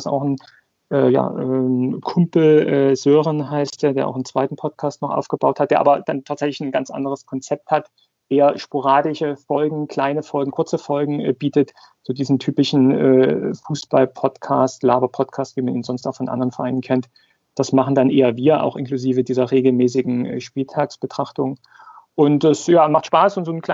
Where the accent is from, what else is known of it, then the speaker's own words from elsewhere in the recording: Saxony, Germany; komme eigentlich aus dem Vogtland, was eine Region, sagen wir, etwas westlich des Erzgebirges ist und ja, wie man es so üblicherweise sich wahrscheinlich vorstellt, aufgewachsen in der Region